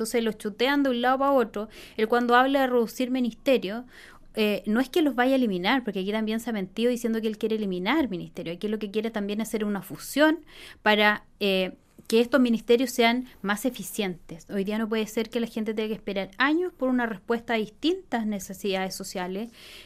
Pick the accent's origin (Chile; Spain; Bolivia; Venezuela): Chile; Y es ahí donde nosotros como chilenos, como ciudadanos, tenemos que ver quién nos da gobernabilidad